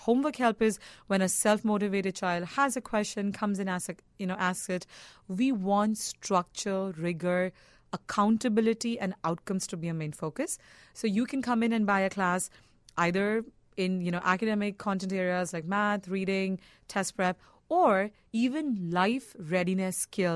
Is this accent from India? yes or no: yes; India; English is a second language; moved away as an adult; now in United States; I was born and raised in India. I came to U.S. for the first time in 2005.